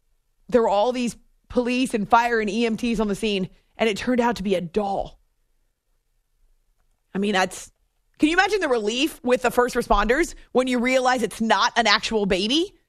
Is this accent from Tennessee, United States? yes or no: no; New Jersey, United States; I come from New Jersey, to be across the river and the skyline's gone